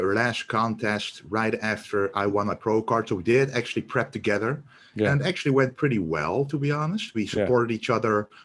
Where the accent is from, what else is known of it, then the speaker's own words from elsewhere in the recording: Netherlands; because we're both from the Netherlands